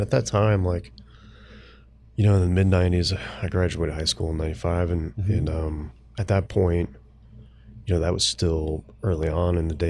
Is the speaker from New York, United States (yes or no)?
no; Tulsa, Oklahoma, United States; also born or lived in Arkansas / Florida; No, we had, because I grew up outside of Tulsa, Oklahoma.